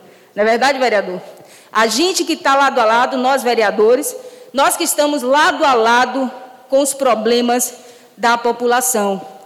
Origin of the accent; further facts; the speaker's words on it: Lauro de Freitas, Bahia, Brazil; sou nascida e criada numa comunidade muito carente, que é o bairro chamado Itinga, o bairro mais populoso de Lauro de Freitas